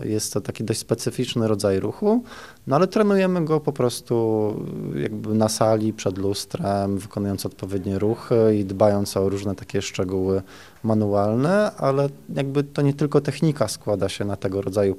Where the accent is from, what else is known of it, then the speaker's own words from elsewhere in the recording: Ostróda, Warmian-Masurian Voivodeship, Poland; now in Warsaw, Poland; Ja pochodzę z Ostródy, Tomek pochodzi z Rzeszowa, a Michał pochodzi z Gdyni, ale już od lat mieszkamy w Warszawie